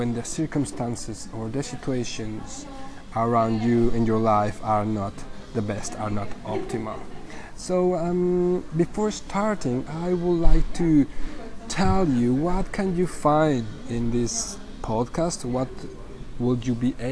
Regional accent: Mexico; now in Budapest, Hungary; I am from Mexico. I am currently in Budapest

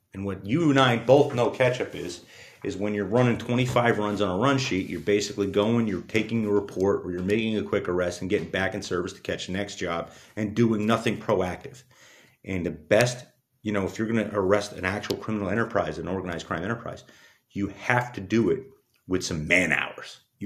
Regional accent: New York City, New York, United States; If you know, my hometown is New York City. And I had luckily gotten my start in the mid-90s in New York.

